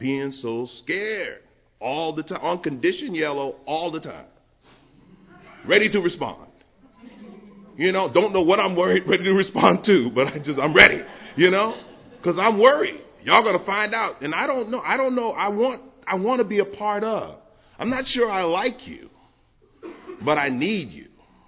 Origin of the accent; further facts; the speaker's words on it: New York, United States; I grew up in New York, where they make it, South Bronx, where they make all the movies at.